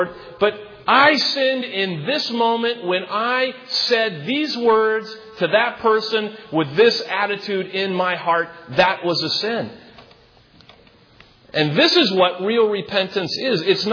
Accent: Columbus, United States; One of the friends I grew up with in Columbus

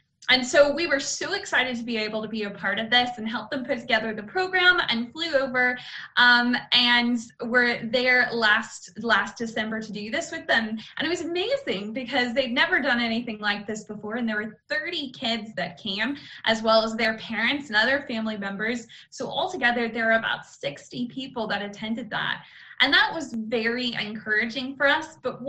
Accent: Kansas City, Missouri, United States; And those CEF workers had previously lived in Kansas City, my hometown, and been my 5-day club teachers as a child.

